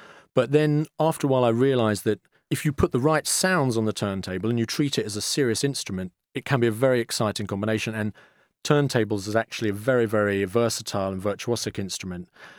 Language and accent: English; London, United Kingdom; being a Londoner, my folk music, the traditional music for me, in a way, is actually electronic music and stuff with a groove, dance music, and then combined with having this Russian classical heritage.